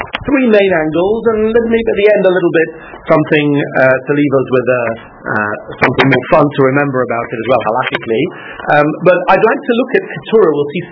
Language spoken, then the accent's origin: English; Leeds, Yorkshire and the Humber, United Kingdom; I'm originally from Leeds. But it's been some time since I lived in Leeds. In spite of the fact that I come from Leeds, yes. Well, my accent was diluted when I was at university